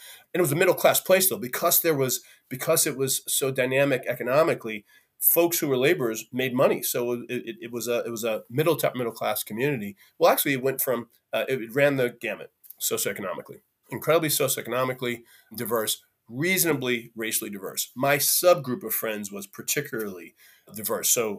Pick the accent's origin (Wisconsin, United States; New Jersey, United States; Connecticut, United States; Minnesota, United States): New Jersey, United States; West Orange; I grew up in Western Orange, New Jersey.